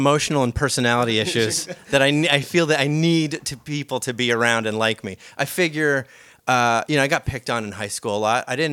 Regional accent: Lakewood, New Jersey, United States; Oh, I grew up exit 91 on the Jersey Turnpike, on the Garden State Parkway, and Lakewood, New Jersey, which was hit with that Sandy, right?

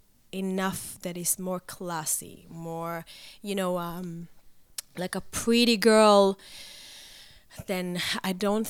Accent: Israel; now in United States; Well, I'm originally from Israel. I came to the United States 12 years ago.

